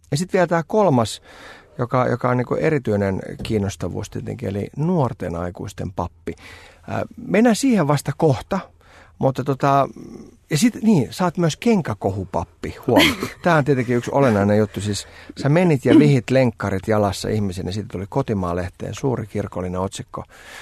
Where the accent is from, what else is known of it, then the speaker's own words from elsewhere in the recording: Helsinki, Uusimaa, Finland; Itä-Helsinki, josta siis minä olen kotoisin ja sen kyllä huomaa